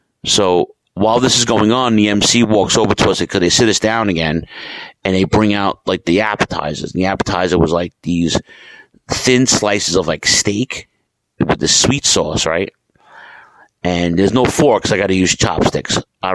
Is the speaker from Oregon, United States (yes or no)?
no; New York City, New York, United States; I'm from New York City, and I'm super blessed to be here.